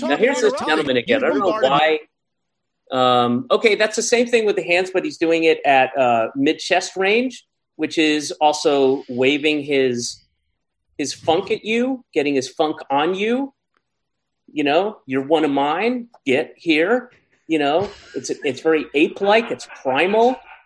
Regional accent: the South, United States; Unfortunately, I grew up in the South. That was one of the very few things that we had for entertainment.

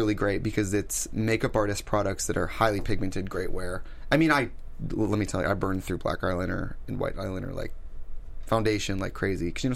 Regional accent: Wisconsin, United States; I'm from Wisconsin.

